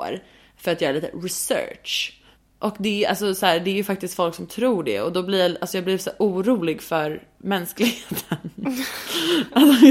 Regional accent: Stockholm, Stockholm County, Sweden; han visste ju att jag var från Stockholm

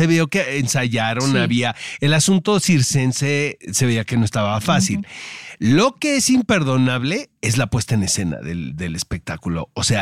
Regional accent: San Diego, California, United States; moved away; Es que yo crecí en San Diego y era Charger, pero eran malísimos. Entonces me muevo para acá.

